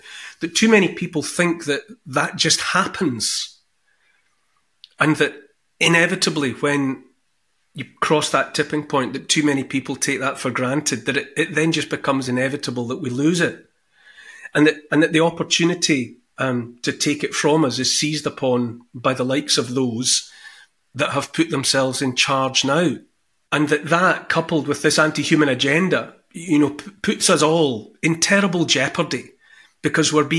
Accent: Scotland, United Kingdom; you grew up in Canada, I grew up in Scotland

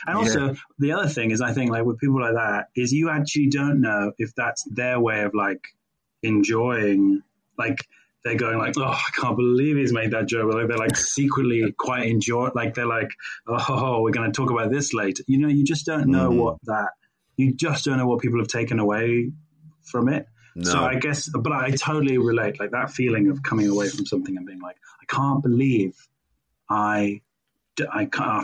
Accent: South East England, United Kingdom; I grew up in Sussex, really.

